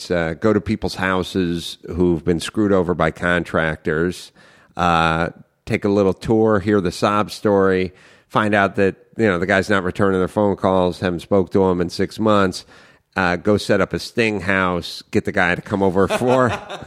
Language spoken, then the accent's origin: English; North Hollywood, California, United States; I grew up in North Hollywood, you know, just me and young Raffles